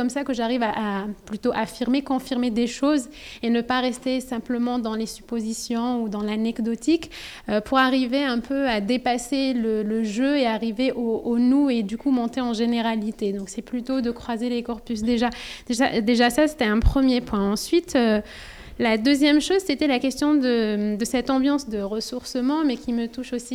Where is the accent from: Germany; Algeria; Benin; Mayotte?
Algeria; now in France; moi je suis algérienne aussi